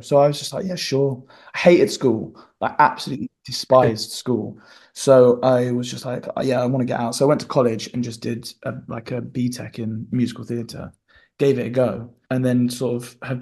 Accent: East of England, United Kingdom; accent: Suffolk; my accent's just kind of all over the place, really. I mean, where I'm from, it's proper Suffolk vibes. So there's a really, really, you should go and Google the Suffolk dialect. So obviously I grew up with that, but then all of my family, like most of my family live in Essex

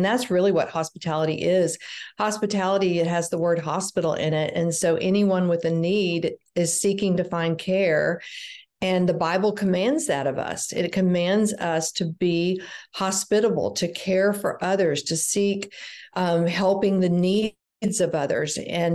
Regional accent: South Carolina, United States; now in Dallas, United States; We grew up in the East, South Carolina. We were high school sweethearts and then married.

